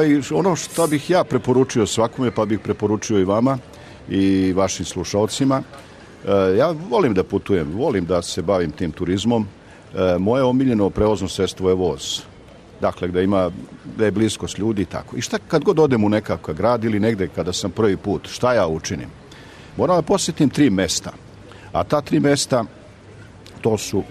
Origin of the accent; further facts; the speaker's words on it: Vojvodina, Serbia; also born or lived in Fruška Gora; kod nas u Sremu i po, čak po izgledu možete prepoznati dve nekako, dva Sremca